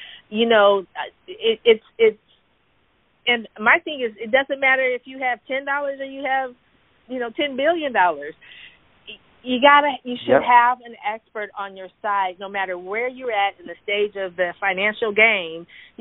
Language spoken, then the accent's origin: English; California, United States; Californians, like I'm from California